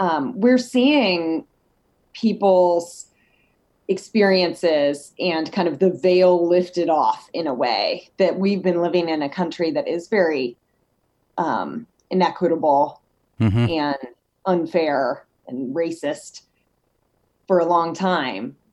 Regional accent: Louisville, Kentucky, United States; I think that, you know, so I'm from Kentucky. I'm from Louisville.

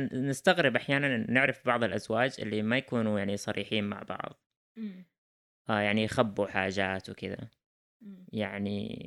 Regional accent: Riyadh, Riyadh Province, Saudi Arabia; خصوصاً أنا من الرياض، إحنا من الرياض أو يعني عايشين في الرياض

